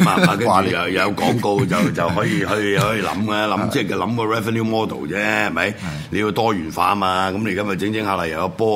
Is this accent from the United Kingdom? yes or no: no; Hong Kong; born there; 我香港出世，屌你老味，呢度我住嘅